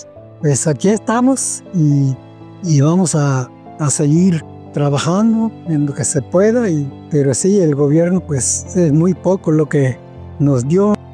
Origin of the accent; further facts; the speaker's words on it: Ixhuatlán de Madero, Veracruz, Mexico; soy de aquí de Berto Castillo Martínez, municipio de Ixhuatlán de Madero, Veracruz.